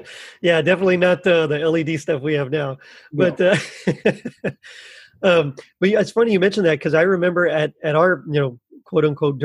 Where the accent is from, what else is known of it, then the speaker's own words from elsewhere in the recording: Texas, United States; So like you mentioned, I am from South Texas. And so the closest like basketball team was like the Spurs. Of course, they're in San Antonio.